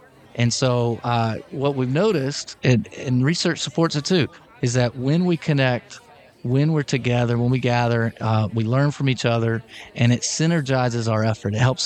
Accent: Guntersville, Alabama, United States; now in Hoover, United States; No, I'm from Gunnersville, Alabama. That's where I grew up and then went to the University of Alabama. And then we ended up marrying and settling in Hoover.

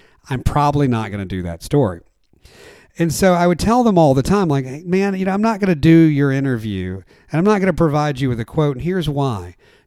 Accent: Texas, United States; I'm from North Texas, and outside of the Dallas area

